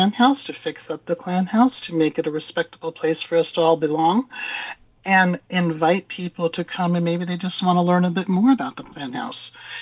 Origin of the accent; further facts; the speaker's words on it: Sitka, Alaska, United States; And so I come from Sitka. I grew up down the street from our clan house.